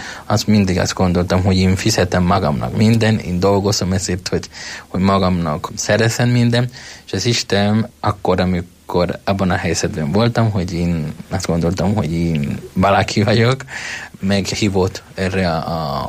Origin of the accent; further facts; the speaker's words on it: Venezuela; Hungarian is a second language; moved away as an adult; now in Hungary; Venezuelából jöttem, 31 éves vagyok, 9 éve vagyok itt Magyarországon